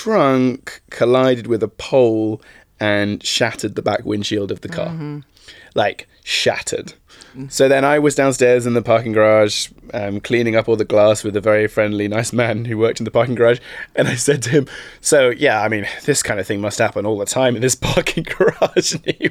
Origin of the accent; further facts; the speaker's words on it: United Kingdom; So if I say that and you think it's weird, it's because I'm British.